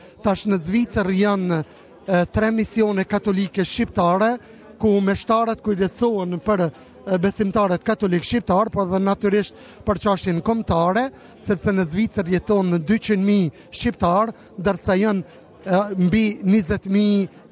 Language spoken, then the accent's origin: Albanian; Kosovo; për thëmë nga Kosova, unë si Kosovar